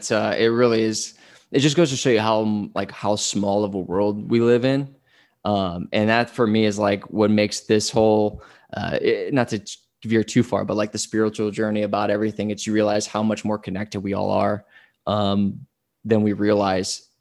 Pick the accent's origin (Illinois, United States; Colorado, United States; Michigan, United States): Illinois, United States; Downers Grove; I'm like, dude, I grew up near Naperville.